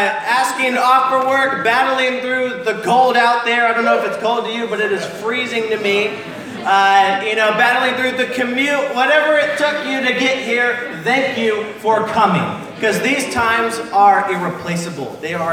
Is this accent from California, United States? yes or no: yes; San Diego, California, United States; now in Manhattan, United States; No, we are from San Diego, but we're part of Manhattan now. We've been here 8 months.